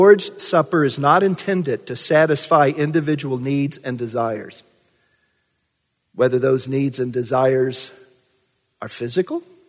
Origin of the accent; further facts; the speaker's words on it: Kentucky, United States; I grew up in Kentucky, and they talk about blood being thicker than water.